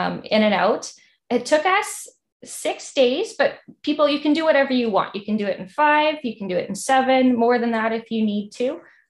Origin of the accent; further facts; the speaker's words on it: Saskatchewan, Canada; It doesn't even feel like I'm from Saskatchewan, but it doesn't feel like you're in Canada.